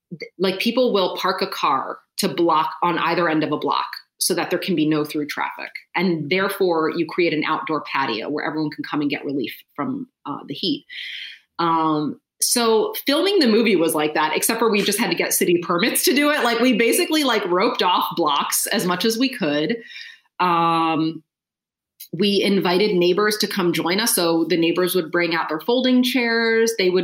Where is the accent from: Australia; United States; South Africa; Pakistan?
United States; Philadelphia, Pennsylvania; I'm from Philadelphia. I'm not from New York